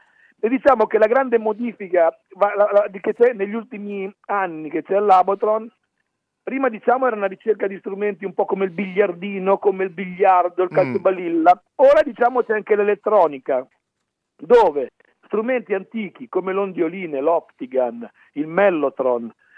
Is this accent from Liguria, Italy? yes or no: no; Bagno di Romagna, Emilia-Romagna, Italy; io da piccolo, Claudio, vengo da Bagno di Romagna, no? Nell'Appennino romagnolo, un paesino piccolino, Bagno di Romagna